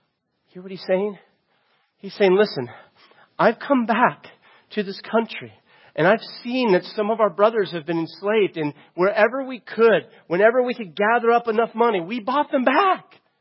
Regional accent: Florida, United States; I'm from Florida, and if you're from Florida, you would understand this.

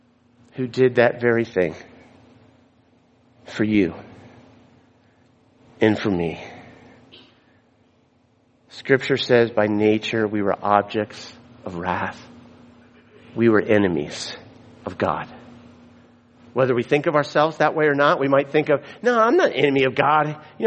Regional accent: Florida, United States; Now, I'm from Florida, and listen, I never had this problem before

